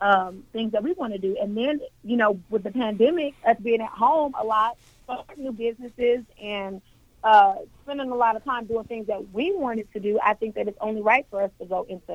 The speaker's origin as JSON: {"language": "English", "town": "Oakland", "region": "California", "country": "United States", "lives_now": "Columbus, United States", "said": "I am from Oakland, California. I got to Columbus back in 2008 via the military."}